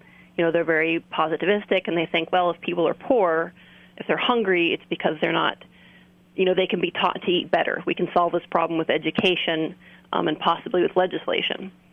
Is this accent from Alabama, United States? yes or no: no; California, United States; I'm from California myself